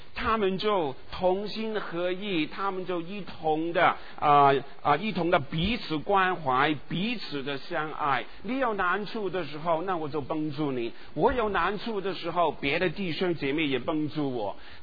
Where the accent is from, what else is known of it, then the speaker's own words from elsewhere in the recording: Guangdong, China; Chinese is a second language; 我们就到台湾去了，我们都是广东人，国语不清不楚的